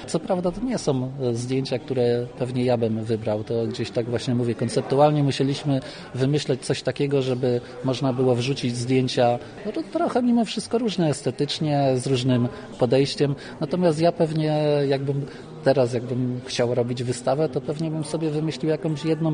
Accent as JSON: {"language": "Polish", "town": "Łódź", "region": "Łódź Voivodeship", "country": "Poland", "said": "jestem z Łodzi. To jest to miasto industrialne."}